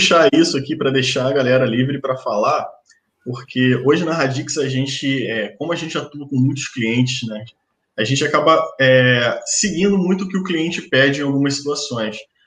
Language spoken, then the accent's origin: Portuguese; Rio de Janeiro, Brazil; Eu sou aqui do Rio de Janeiro.